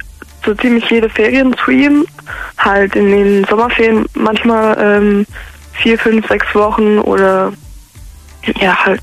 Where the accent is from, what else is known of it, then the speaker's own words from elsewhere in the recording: Ramstein, Rhineland-Palatinate, Germany; Ich bin 15 und komme aus Ramstein.